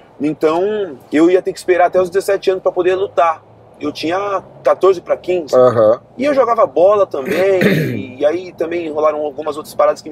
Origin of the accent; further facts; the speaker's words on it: São Paulo, Brazil; A gente cresceu na Zona Leste de São Paulo, ali no Fundão, ali, São Mateus.